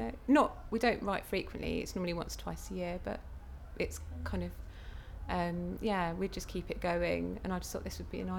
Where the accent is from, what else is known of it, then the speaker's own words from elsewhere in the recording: Reigate, South East England, United Kingdom; I'm 37 years old, and I'm from Reigate in Surrey.